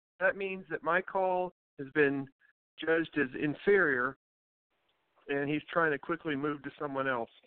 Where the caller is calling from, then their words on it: Indiana, Arkansas, United States; Well, I'm calling you from Indiana, Arkansas right now.